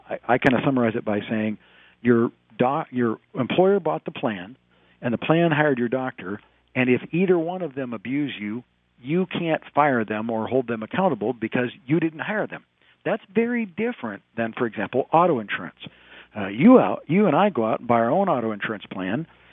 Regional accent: Arizona, United States; for example, the state of Arizona, my home state

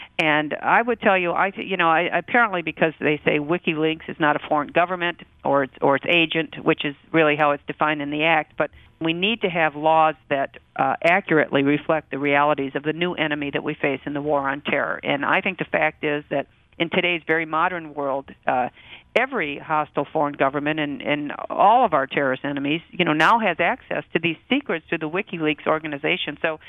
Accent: Detroit, Michigan, United States; Look, I'm from Detroit

